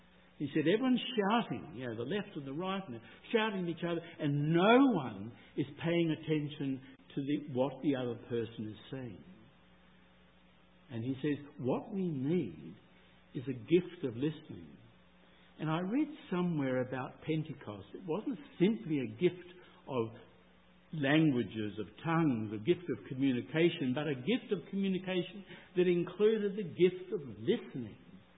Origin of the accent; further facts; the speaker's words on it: Australia; now in United States; I'm an Australian-American, so I inherit the racism of this country, but my God, there's plenty of racism in my own country.